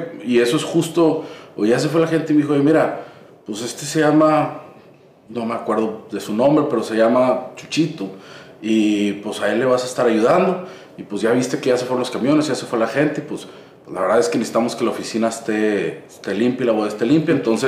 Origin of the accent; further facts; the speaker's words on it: Monterrey, Nuevo León, Mexico; Yo soy de aquí de Monterrey, de una serie de familias de trabajo, donde toda la vida la religión en la casa fue el trabajo y la disciplina.